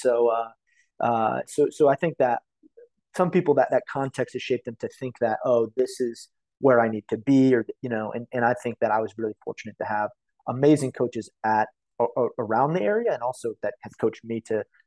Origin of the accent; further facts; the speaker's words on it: Illinois, United States; I grew up in Illinois, right? And when I left Illinois